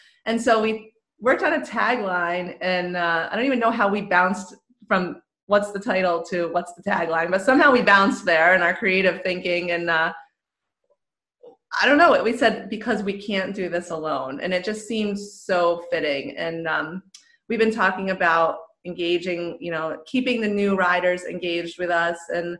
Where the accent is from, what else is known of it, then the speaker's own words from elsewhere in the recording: New York, United States; being a New Yorker myself